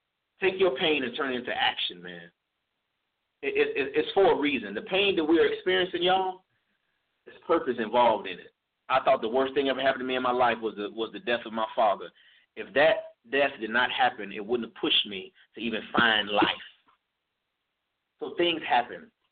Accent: East St. Louis, Illinois, United States; moved away as an adult; now in Texas, United States; I'm from East St. Louis, Illinois, and I'm living in Texas. I live here.

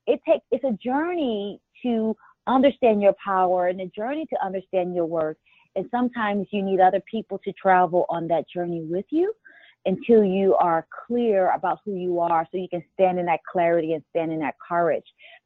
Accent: Missouri, United States; I grew up in Missouri, and at that time, integration was the law of the land, but it was not definitely the love of the people.

